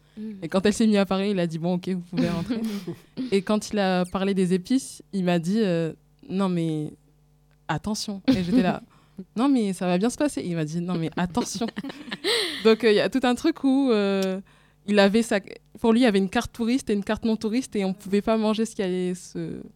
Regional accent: Comoros; now in France; parce que moi je suis comorienne, mais je suis pas allée souvent, ça coûte hyper cher.

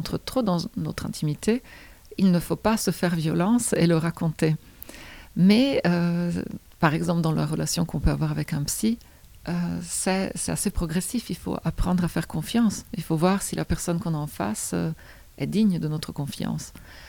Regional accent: Italy; Moi, je viens d'une région d'Italie où, historiquement, il y avait jusqu'au XVIe, XVIIe siècle des sorciers

